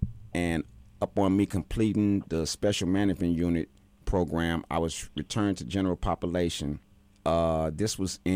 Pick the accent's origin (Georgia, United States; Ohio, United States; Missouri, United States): Missouri, United States; St. Louis; Well, I'm from St. Louis, but the case happened in Mobley.